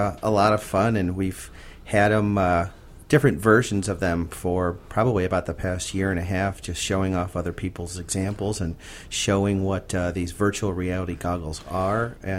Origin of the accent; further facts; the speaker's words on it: Buffalo, New York, United States; now in Florida, United States; I'm born and raised in Buffalo, New York, the youngest of four.